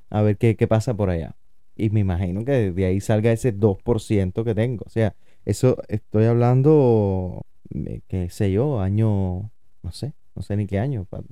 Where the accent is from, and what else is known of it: Ecuador